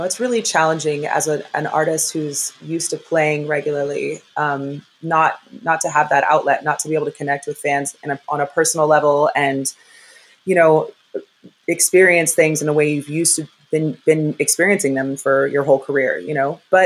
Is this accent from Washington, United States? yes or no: yes; Seattle, Washington, United States; So I grew up in Seattle, Washington.